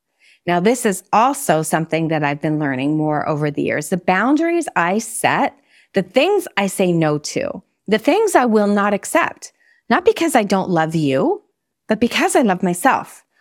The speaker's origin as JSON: {"language": "English", "town": "Montreal", "region": "Quebec", "country": "Canada", "tie": "born or raised there", "said": "Now, I grew up in Montreal, so it's called Cégep in Quebec."}